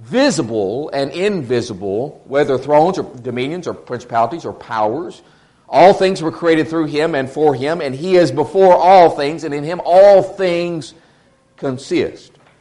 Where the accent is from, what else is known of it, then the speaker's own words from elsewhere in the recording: Burkeville, Texas, United States; I'm from Burkeville, Texas. I don't know if you get any more simple than that.